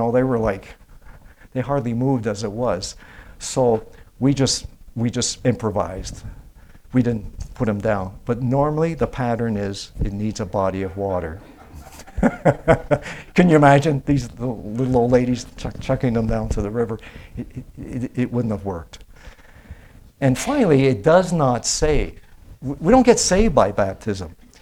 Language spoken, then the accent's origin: English; Canada; My parents belonged to the Church of England. I was raised in Canada, the Anglican Church.